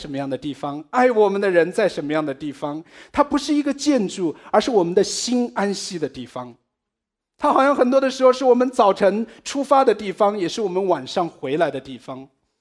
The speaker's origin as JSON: {"language": "Chinese", "region": "Hubei", "country": "China", "tie": "born or raised there", "also_born_or_lived": "Beijing / Australia", "moved": "as an adult", "said": "我出生在湖北我也许小的时候在一个小的乡村里面长大到后来上小学的时候我们去了县城等到我上高中的时候我就去了地区的高中里面在那里念高中，后来我去了北京念大学，在北京8年以后呢，我又到了澳洲，在澳洲待了13年"}